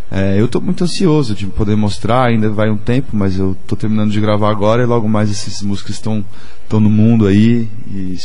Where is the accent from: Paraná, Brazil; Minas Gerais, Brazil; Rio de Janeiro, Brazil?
Rio de Janeiro, Brazil; now in São Paulo, Brazil; Minha mãe é baiana. Eu sou carioca. Mas eu moro em São Paulo, tanto pelo sotaque